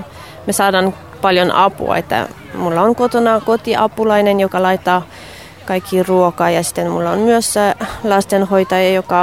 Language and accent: Finnish; France; Finnish is a second language; now in Addis Ababa, Ethiopia; kun mä oon ranskalainen, eli ruoka on hyvin tärkeä